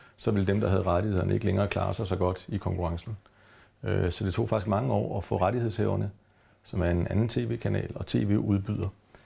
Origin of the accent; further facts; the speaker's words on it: Copenhagen, Capital Region of Denmark, Denmark; Født og opvokset på Østerbro, ikke?